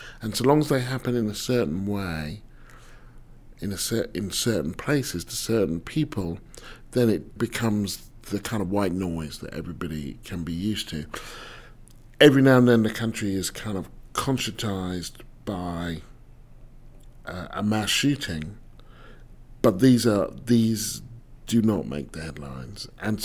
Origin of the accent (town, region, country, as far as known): United Kingdom